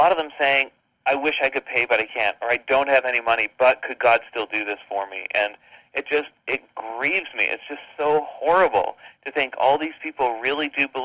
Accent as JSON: {"language": "English", "country": "Canada", "said": "foreign to me, being Canadian, and then looking at it from my world travels."}